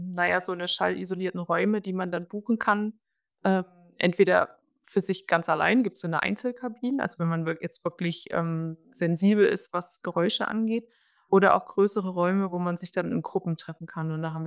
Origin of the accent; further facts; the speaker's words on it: Jena, Thuringia, Germany; Ich stamme ja ursprünglich aus Jena, aus Thüringen.